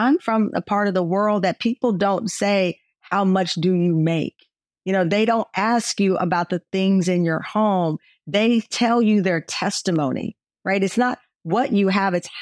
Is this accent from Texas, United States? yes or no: yes; Texas, United States; I'm a Texan. So don't challenge me.